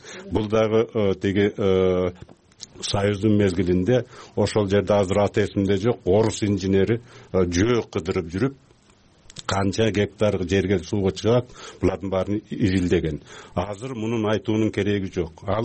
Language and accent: Kyrgyz; Miñbulak, Batken Region, Kyrgyzstan; Миңбулак деген жерде болуп атат, ошол жерге теги көк таштыктарды көчүрүп атат, ал менин айылым болот өзү.